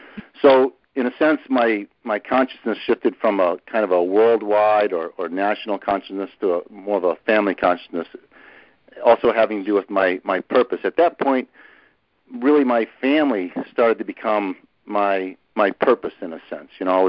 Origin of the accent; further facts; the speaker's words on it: Illinois, United States; I grew up in the Midwest in Illinois, kind of small town USA.